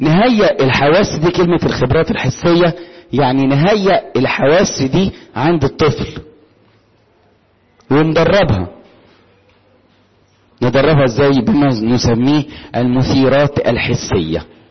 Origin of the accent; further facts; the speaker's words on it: Upper Egypt, Egypt; انا صعيدي اكتر منكم يا محدش يزعل